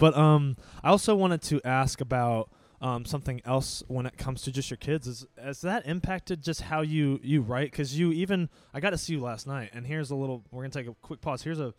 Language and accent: English; Raleigh, North Carolina, United States; now in Charlotte, United States; As you know, I grew up in Raleigh. I am now living in Charlotte